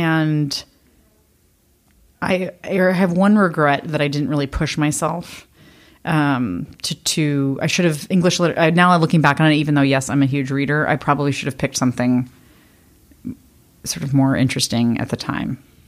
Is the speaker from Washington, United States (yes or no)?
yes; Washington, United States; so that was pretty much my growing up in Washington. I just loved it.